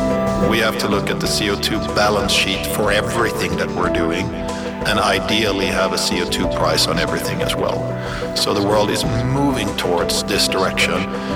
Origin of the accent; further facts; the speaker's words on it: Sweden; when I grew up in Sweden